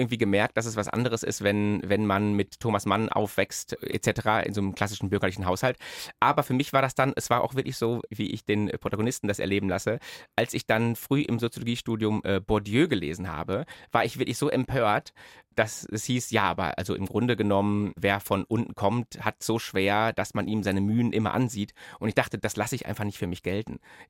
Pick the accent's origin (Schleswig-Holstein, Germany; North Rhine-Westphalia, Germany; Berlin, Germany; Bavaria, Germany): North Rhine-Westphalia, Germany; ich komme aus der Arbeiterklasse im Ruhrgebiet